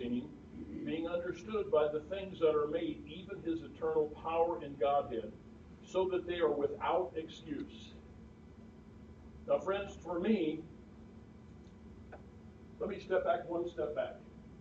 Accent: Rosedale, Illinois, United States; I grew up with a little Methodist church where I grew up in Rosedale, Illinois, that preached the gospel at least through the 70s.

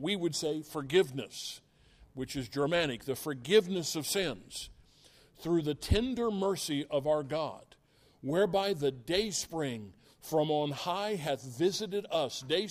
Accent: United States; At 66 years old, and being an American, my life has not been filled with great events

